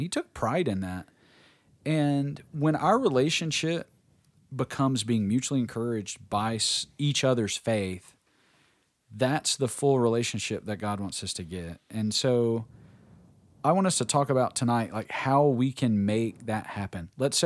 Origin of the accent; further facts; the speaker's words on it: Bessemer, Alabama, United States; I remember growing up in Bessemer, we had a quick stop across the street from Flint Hill, Ernie's Stop and Go.